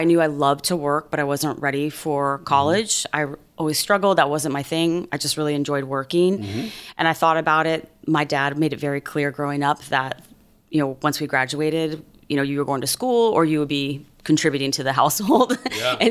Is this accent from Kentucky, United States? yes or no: yes; Corbin, Kentucky, United States; born there; Well, I grew up military, so I was actually born in a place called Corbin, Kentucky. Corbin, Kentucky.